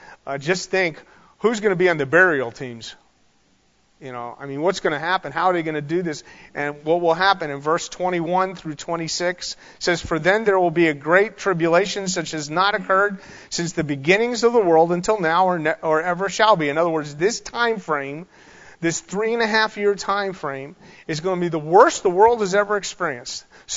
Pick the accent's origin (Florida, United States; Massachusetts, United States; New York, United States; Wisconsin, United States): Florida, United States; I grew up in South Florida, and there's a guy that absolutely claimed he was the Messiah.